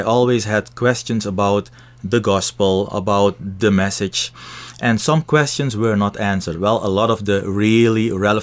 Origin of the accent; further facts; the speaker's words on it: Suriname; moved away as an adult; now in Netherlands; I was born and raised in Suriname, South America. I came to the Netherlands when I was 21, and I was raised in a church, in an evangelical Pentecostal church.